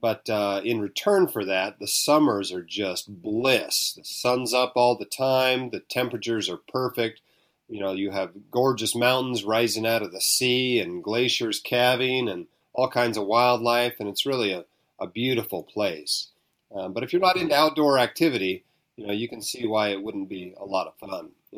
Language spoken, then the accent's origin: English; Anchorage, Alaska, United States; Well, I actually grew up in Alaska. In Anchorage. I spent the first 18 years of my life there, almost never left the state.